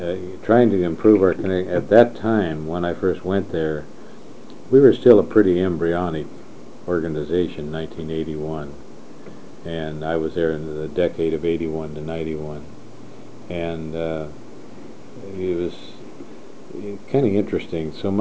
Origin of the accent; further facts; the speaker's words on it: California, United States; in that case I was from California